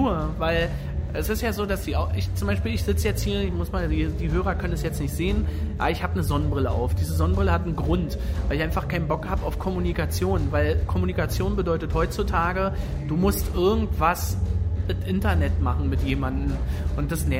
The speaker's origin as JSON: {"language": "German", "region": "Berlin", "country": "Germany", "tie": "born or raised there", "said": "In Köpenick. Also so in diese, wir kommen nicht direkt aus dem Zentrum, wir sind so aus dem Speckgürtel. Eigentlich sind wir Brandenburger, aber unser Leben hat sich in Berlin immer abgespielt."}